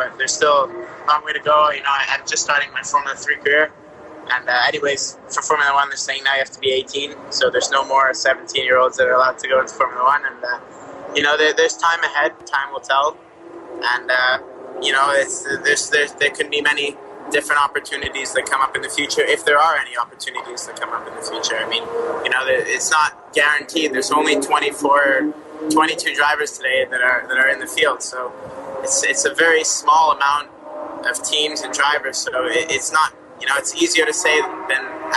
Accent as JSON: {"language": "English", "region": "Quebec", "country": "Canada", "said": "So, exactly like you said, I'm from Quebec, Canada. I'm 16 years old"}